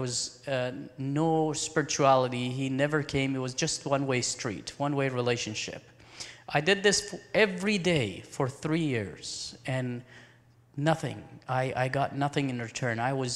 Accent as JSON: {"language": "English", "country": "Iran", "tie": "born or raised there", "second_language": "English", "said": "I'm originally from Iran, as I mentioned, and I was born physically blind in southern Iran and grew up as a Muslim there, obviously."}